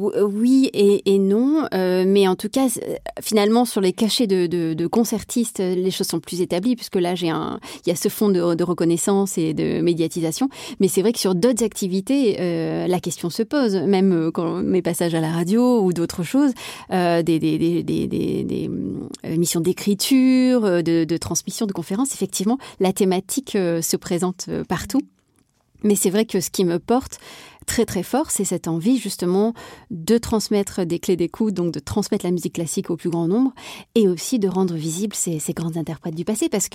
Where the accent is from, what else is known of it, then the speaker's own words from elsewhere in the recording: Marseille, Provence-Alpes-Côte d'Azur, France; je suis marseillaise